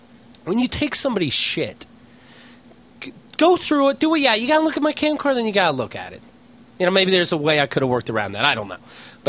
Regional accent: Pennsylvania, United States; born there; now in New York, United States; I've been in Israel for a week. I live in New York. You like Israel since you were born there? I was born in Pennsylvania. I live in New York.

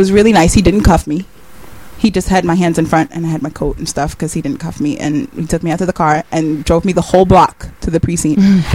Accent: Jamaica, New York, United States; I grew up in Jamaica, but I didn't know it was dangerous until

